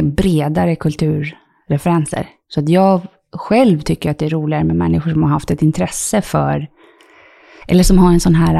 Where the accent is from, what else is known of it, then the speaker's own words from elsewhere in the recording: Canary Islands, Spain; Mamma från Finland och pappa är från, han födde Venezuela. Och jag är uppvuxen i Spanien också på Kanarieöarna.